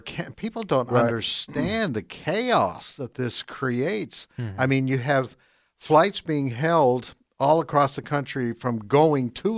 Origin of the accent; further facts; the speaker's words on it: Canada; Yes, I identify as a Canadian.